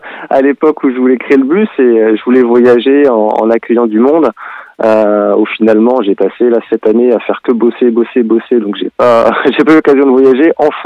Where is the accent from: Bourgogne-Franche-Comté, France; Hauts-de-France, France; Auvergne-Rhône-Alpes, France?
Hauts-de-France, France; Lille; Moi, ça me change du nord de la France où je vais habituellement, parce que je suis lillois.